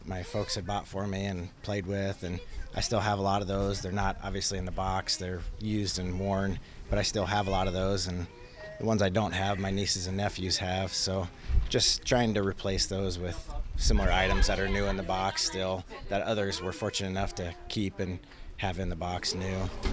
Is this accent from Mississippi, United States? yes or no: yes; Mississippi, United States; I'm from Jasper County, near the town of Collins.